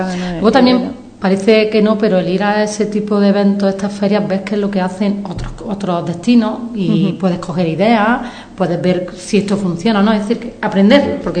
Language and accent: Spanish; Priego de Córdoba, Andalusia, Spain; nosotros somos de la subbética de Priego